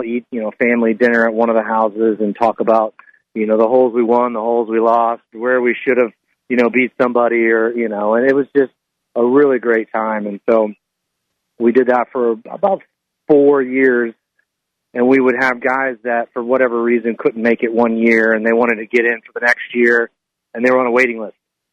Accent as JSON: {"language": "English", "town": "Tampa", "region": "Florida", "country": "United States", "tie": "born or raised there", "lives_now": "Bradenton, United States", "said": "Yeah, so my wife and I were born and raised in the Tampa area and ended up moving down to Bradenton about 6 years ago"}